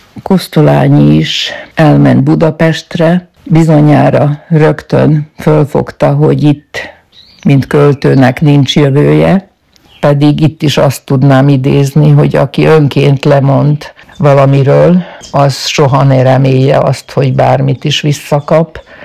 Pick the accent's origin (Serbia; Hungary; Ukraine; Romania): Serbia; Bajmok, Vojvodina; Szabadka melletti kis faluban születtem, Bajmokon